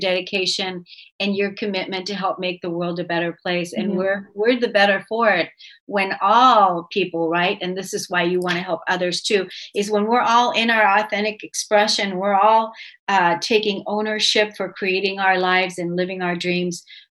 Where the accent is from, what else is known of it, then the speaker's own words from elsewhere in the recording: Germany; moved away; I'm from Europe, so I know, I was born and raised in Germany